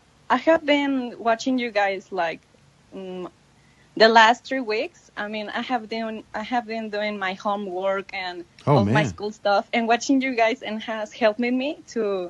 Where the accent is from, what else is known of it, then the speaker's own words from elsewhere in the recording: Guanajuato, Mexico; I'm from Guanajuato. It's a small city.